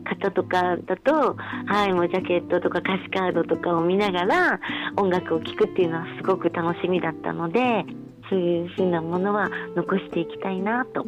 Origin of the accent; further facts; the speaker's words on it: Ehime, Japan; now in Tokyo, Japan; でも愛媛県出身なので、